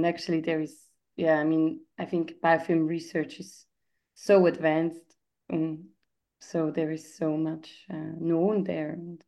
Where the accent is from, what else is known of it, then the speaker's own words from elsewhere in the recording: Switzerland; also born or lived in Australia / Portugal; I am Swiss. So my parents are Swiss. And I moved around a lot as a child, actually. I was not growing up in Switzerland all the time. I lived in Australia when I was small and in Portugal.